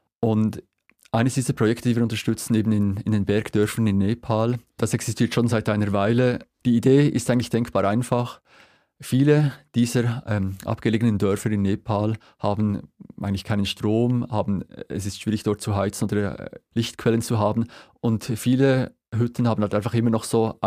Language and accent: German; Switzerland; es gibt doch diese Fischli-Kleber, sagen wir bei uns in der Schweiz